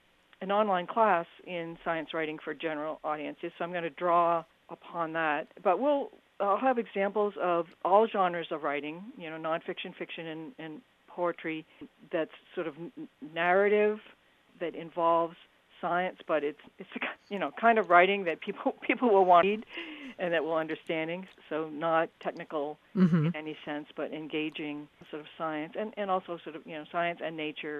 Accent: New Hampshire, United States; The East Coast, where I grew up in New Hampshire and went to college in Massachusetts, was sort of way too confining to me in many ways

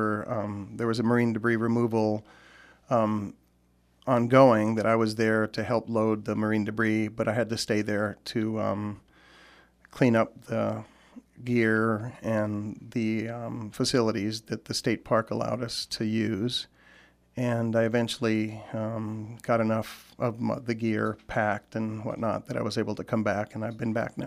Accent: Puerto Rico; moved away as an adult; also born or lived in Illinois / Oregon; now in Alaska, United States; Well, I was born in Illinois, but grew up in Puerto Rico. And I went to college in Oregon and stayed there working for 7 or 8 years after college.

